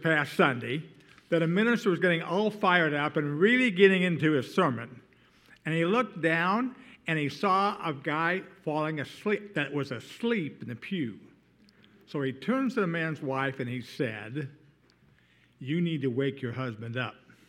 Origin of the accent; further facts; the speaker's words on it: Denver, Colorado, United States; As a small boy growing up near Denver, Colorado, my grandparents on my father's side had a profound influence on me.